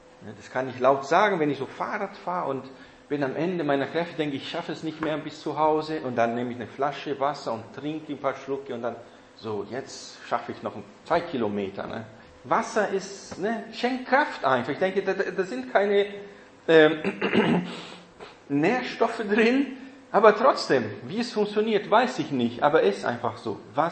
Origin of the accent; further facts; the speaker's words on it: South Brazil, Brazil; in diesem Dorf, wo ich aufgewachsen bin, in Brasilien, in Südbrasilien, in einer deutschen Kolonie, dann war es sehr hügelig. Da gab es hohe Berge in allen Richtungen um uns herum.